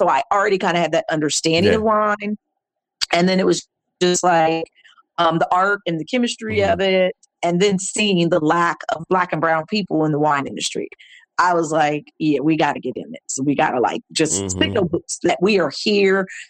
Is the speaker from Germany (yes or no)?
yes; Germany; my dad is retired military. So I grew up in Germany.